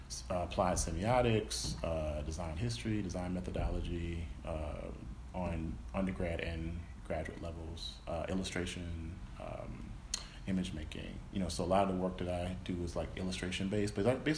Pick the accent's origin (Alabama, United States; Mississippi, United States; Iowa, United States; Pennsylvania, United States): Mississippi, United States; Yeah, so as far as like where I'm from Mississippi originally.